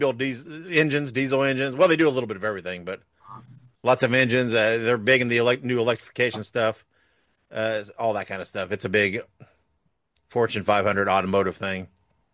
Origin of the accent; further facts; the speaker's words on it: Indiana, United States; now in North Carolina, United States; Well, right now I'm in North Carolina. I'm from Indiana. I spent most of my life in Indiana. Now I'm in North Carolina.